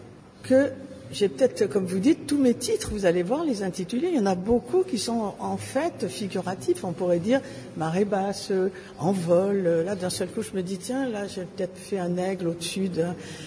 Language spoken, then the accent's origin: French; Provence-Alpes-Côte d'Azur, France; je pense que ça vient peut-être de mes origines, parce que j'ai passé toute mon enfance sur la Côte d'Azur.